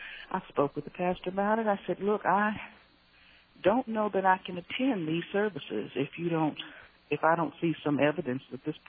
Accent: Oklahoma, United States; I'm from Oklahoma, yeah.

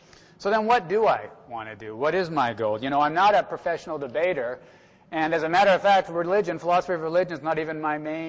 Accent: Oregon, United States; I was raised Christian. I was raised in the United Methodist Church. I grew up in a small community in Central Oregon.

